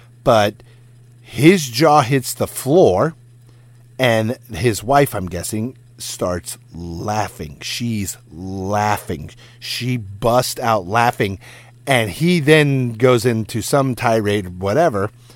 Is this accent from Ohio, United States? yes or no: no; Downey, California, United States; I live in Downey. I grew up in Downey.